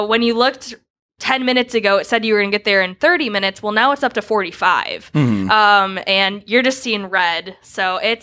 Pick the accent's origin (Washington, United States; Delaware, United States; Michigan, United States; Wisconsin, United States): Wisconsin, United States; Kenosha; Growing up in Kenosha, we had like three major roads.